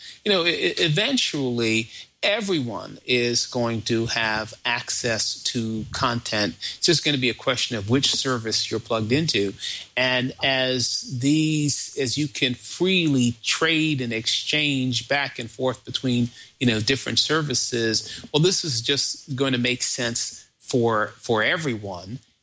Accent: New York, United States; I'm originally from New York, so.

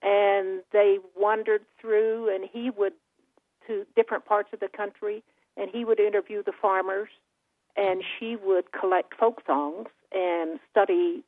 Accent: Arkansas, United States; Well, I grew up in Arkansas and did not actually learn to quilt there, but I watched my mother and her friends quilt.

